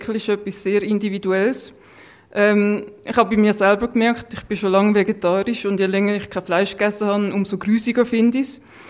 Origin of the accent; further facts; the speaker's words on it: Lucerne, Switzerland; accent: mixed Swiss German dialect; also born or lived in Thurgau; mein Dialekt ist ein Mischmasch. Ich bin dann lang, also als Kind bin ich im Luzernischen aufgewachsen, habe dann auch eine Zeit lang im Wendlibuch gewohnt und später sind wir dann in Thurgau und haben dann in Kreuzlingen gewohnt. Da habe ich noch ein bisschen den Thurgauer Dialekt aufgenommen.